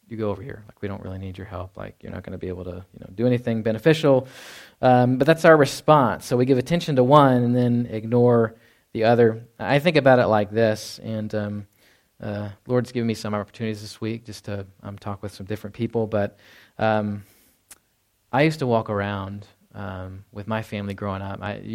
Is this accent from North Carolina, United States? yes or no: no; Fort Worth, Texas, United States; So I grew up in Dallas, Fort Worth. We would go to downtown Fort Worth area